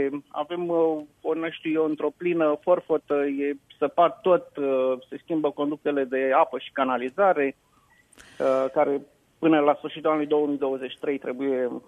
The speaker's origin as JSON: {"language": "Romanian", "town": "Podul Turcului", "region": "Bacău County", "country": "Romania", "also_born_or_lived": "Onești", "said": "bunicii mei sunt din Onești, eu sunt din zona Podul Turcului."}